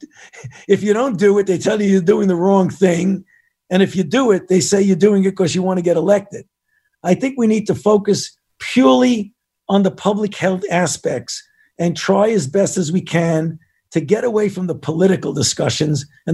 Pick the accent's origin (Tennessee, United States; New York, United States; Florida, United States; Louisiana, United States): New York, United States; Well, I'm a New Yorker myself, and I know what smoke is, too.